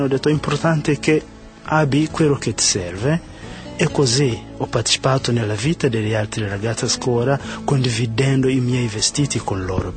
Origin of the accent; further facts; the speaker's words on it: Uganda; vengo dall'Uganda